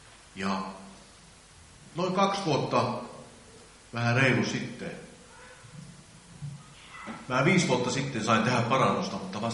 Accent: Tyrnävä, North Ostrobothnia, Finland; ja mä oon kotoisin tuolta Tyrnävältä. Mä oon 40-vuotias nuori mies ja mä oon saanut tulla uskoon noin 15-16 vuotta sitten.

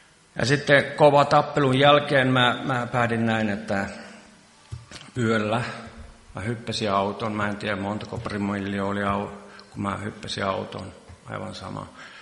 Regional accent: Kolppi, Ostrobothnia, Finland; born there; Mä synnyin tuossa Kolpissa. Ja äidin on kaustiselta kotoa ja isä on Kolpista.

